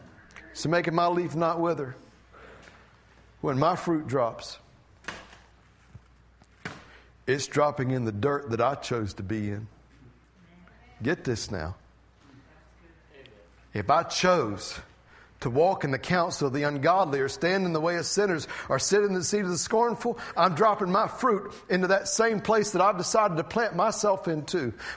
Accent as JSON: {"language": "English", "town": "Tyro", "region": "North Carolina", "country": "United States", "tie": "born or raised there", "said": "Somebody asked me, hey, where are you from? I was born and raised in Tyro, North Carolina."}